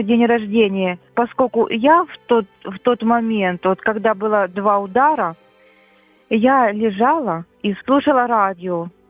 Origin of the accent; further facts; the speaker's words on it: Meliorative, Dnipropetrovsk Oblast, Ukraine; Я із Дніпропетровської області, на Московського району, поселок городського типу, меліоративний. Ну, зараз я там не проживаю